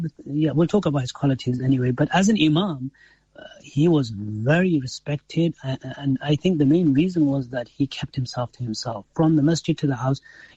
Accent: Leicester, East Midlands, United Kingdom; born there; And then I was born actually in Leicester after they came.

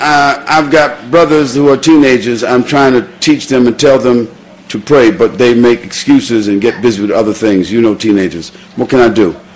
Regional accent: Brooklyn, New York, United States; born or raised there

